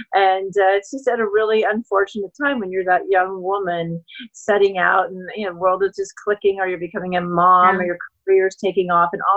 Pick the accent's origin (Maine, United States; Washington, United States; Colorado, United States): Colorado, United States; I grew up in Colorado. And even within my high school of 100 graduating kids, 7 other people have MS, which is pretty much considered an epidemic.